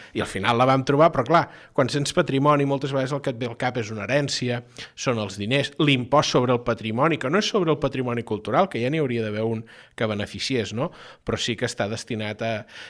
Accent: Sarral, Catalonia, Spain; treballar a Montblanc sent de Sarral

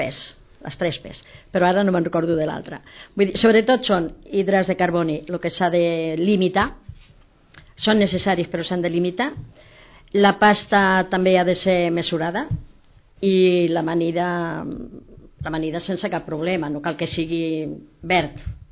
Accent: Castilla-La Mancha, Spain; born there; moved away; jo vaig néixer a Castella-La Manxa, un poble molt petit, com ara Vimbodí, però feines tindria 1.000 habitants

